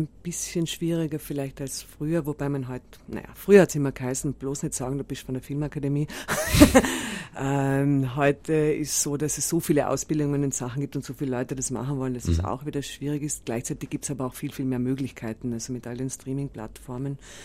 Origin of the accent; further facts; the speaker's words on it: South Tyrol, Italy; now in Vienna, Austria; ich sage immer noch, ich bin aus Südtirol, was ein bisschen eigentlich peinlich ist. Und mittlerweile habe ich gedacht, ich sollte mir jetzt angewöhnen zu sagen, ich bin Wienerin. Weil es stimmt eigentlich eher, ja.